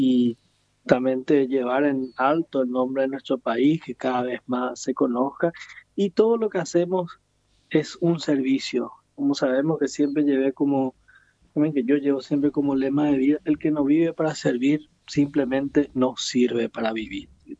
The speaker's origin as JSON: {"language": "Spanish", "country": "Paraguay", "said": "Un gran saludo al querido pueblo paraguayo, a mi pueblo, al querido y sufrido pueblo paraguayo"}